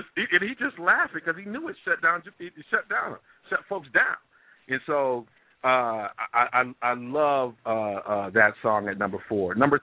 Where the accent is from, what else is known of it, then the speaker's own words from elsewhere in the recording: Midwest, United States; it gave insight to a whole part of life and culture that I hadn't even conceived as someone growing up in the Midwest.